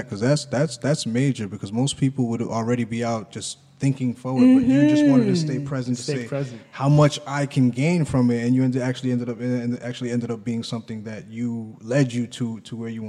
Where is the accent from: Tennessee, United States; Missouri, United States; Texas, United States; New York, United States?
New York, United States; growing up in Long Island as well, I had an experience about that.